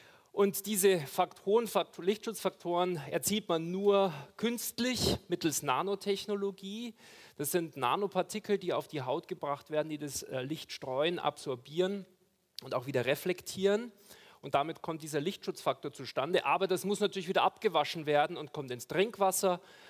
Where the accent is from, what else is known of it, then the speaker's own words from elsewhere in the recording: Regensburg, Bavaria, Germany; born there; also born or lived in Chicago; Ich bin gebürtiger Regensburger. Ich habe in Regensburg Biochemie studiert, habe mich dann Richtung USA aufgemacht, um da einige Jahre in Chicago zu arbeiten.